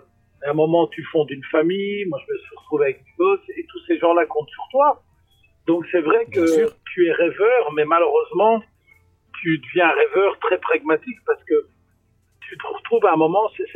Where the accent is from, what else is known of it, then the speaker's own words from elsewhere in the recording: Brussels, Belgium; moi j'ai grandi à Bruxelles, dans le quartier pauvre